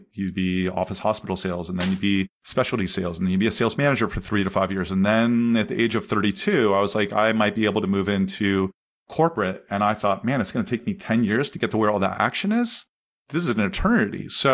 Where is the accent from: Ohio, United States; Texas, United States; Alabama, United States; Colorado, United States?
Ohio, United States; Columbus; also born or lived in Anderson, Indiana; I grew up in Columbus, Ohio. I went to school at a small 2,000 person school in Anderson, Indiana.